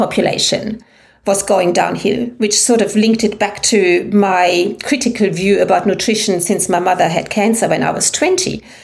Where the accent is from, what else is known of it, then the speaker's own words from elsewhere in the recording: Germany; English is a second language; moved away as an adult; also born or lived in England; now in Inverell, Australia; So I was from Germany, moved to England, learned the ropes, met this Australian guy from a cattle property, and we got married and I moved over to Inverell, and I'm still there until this moment in time.